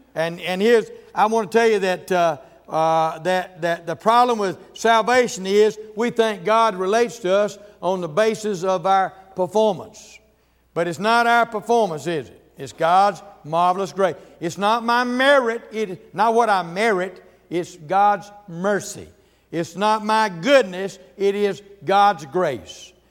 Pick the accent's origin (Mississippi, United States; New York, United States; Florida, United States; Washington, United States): Mississippi, United States; this is the way I was raised down there in Mississippi.